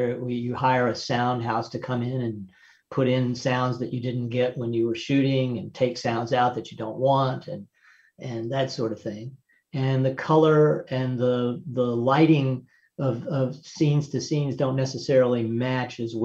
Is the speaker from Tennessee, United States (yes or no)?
yes; Nashville, Tennessee, United States; when I grew up in Nashville